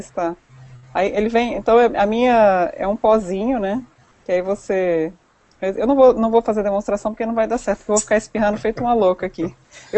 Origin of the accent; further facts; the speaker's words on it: Brasília, Federal District, Brazil; Sou de Brasília